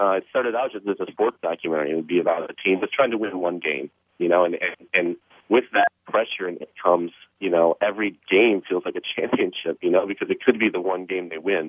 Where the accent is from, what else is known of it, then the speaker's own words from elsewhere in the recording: Ann Arbor, Michigan, United States; You know, Davey and I, we're from Ann Arbor, Michigan, which isn't too far away